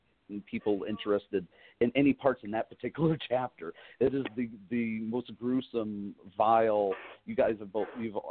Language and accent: English; Indiana, United States; from Indiana, that I've, my home state